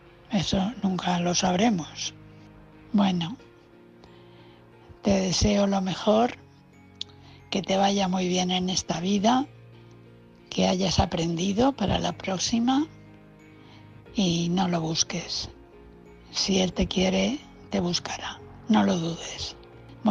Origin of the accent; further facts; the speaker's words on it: Valencia, Valencian Community, Spain; de Valencia.